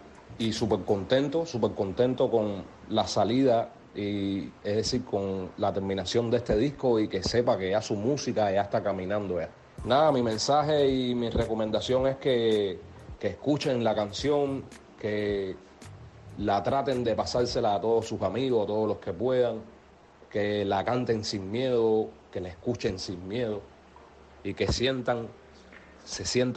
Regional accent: Cuba

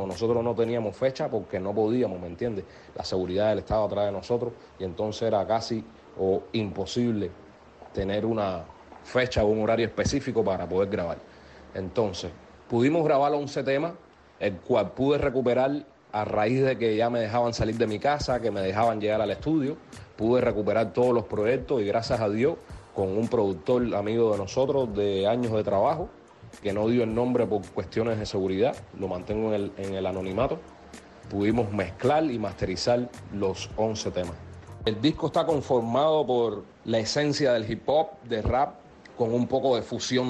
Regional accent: Cuba

